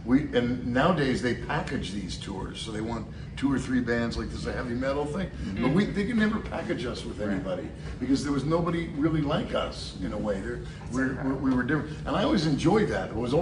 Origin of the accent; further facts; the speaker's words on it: San Francisco, California, United States; I thought, we're from San Francisco. I mean, I got everybody.